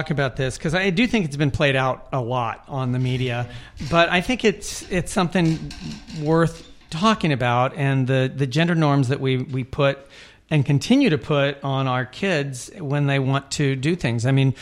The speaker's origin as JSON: {"language": "English", "region": "South Carolina", "country": "United States", "said": "I'm from South Carolina."}